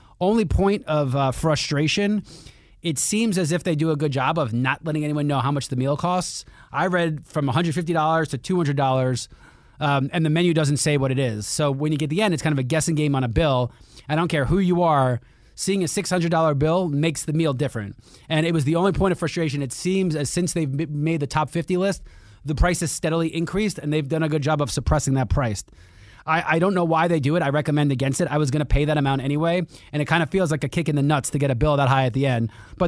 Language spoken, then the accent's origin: English; New York, United States; Being a New Yorker, I love my Chinese food.